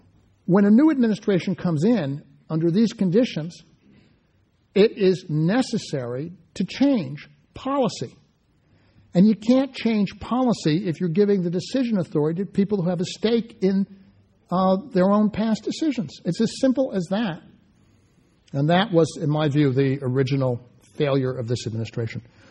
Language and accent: English; Texas, United States; I mean, I'm from Texas